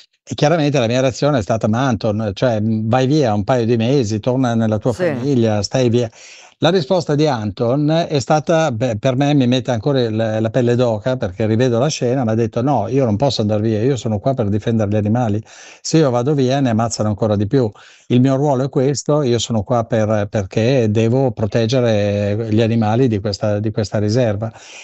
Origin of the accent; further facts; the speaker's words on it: Bormio, Lombardy, Italy; born there; Sì, io mi salvo perché sono nato a Bormio